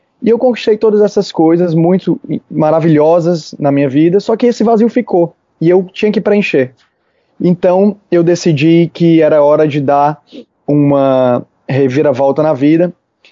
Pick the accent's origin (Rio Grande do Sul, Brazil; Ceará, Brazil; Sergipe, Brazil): Ceará, Brazil; moved away as an adult; now in Australia; Eu sou nascido e criado aqui no Ceará, como você mencionou, e saí do nosso Brasil em 2009, fui morar na Austrália para aprender a língua e ter uma experiência de vida.